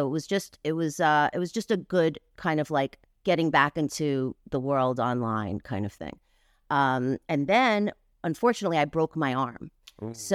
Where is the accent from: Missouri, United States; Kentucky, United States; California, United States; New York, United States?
New York, United States; I grew up in New York. I grew up, you know, in the club scene and also very much involved in going to museums and art shows